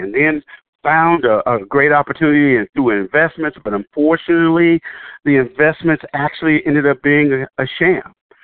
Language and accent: English; Dallas, Texas, United States; now in Houston, United States; I moved to Houston from Dallas, Texas originally and began to work in the business of real estate